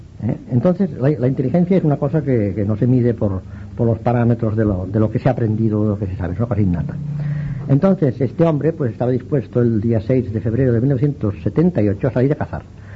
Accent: Spain; Somos así los españoles.

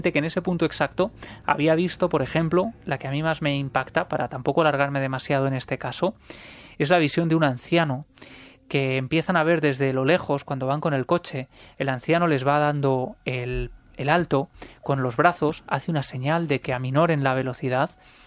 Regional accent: Ciudad Real, Castilla-La Mancha, Spain; Como decía, yo soy de Ciudad Real, vivo allí

